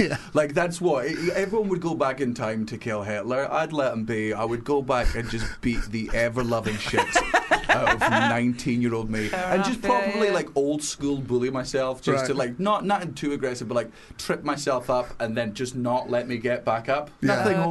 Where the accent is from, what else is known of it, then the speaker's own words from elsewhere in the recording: Scotland, United Kingdom; accent: Scottish; I've always had to just slow down my accent because the Scottish accent is stupid.